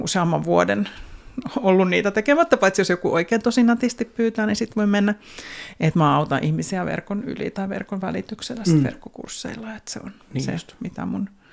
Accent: Turku, Southwest Finland, Finland; No mä tuun Turusta ja turkulainen ei tietenkään lähde Turusta kulumallakaan

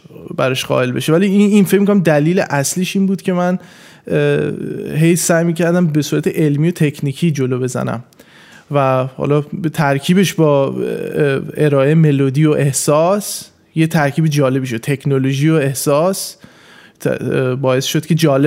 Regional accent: Iran; من یه شانسی آوردم تو خانواده که مثلا تو ایران بزرگ شدیم

